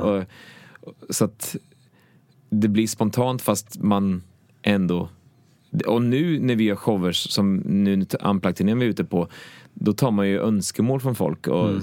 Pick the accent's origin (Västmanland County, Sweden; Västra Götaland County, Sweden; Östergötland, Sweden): Östergötland, Sweden; Sankt Anna; jag kommer från Östergötland faktiskt, för att det, ja, dels så älskar det att växa upp i Sankt Anna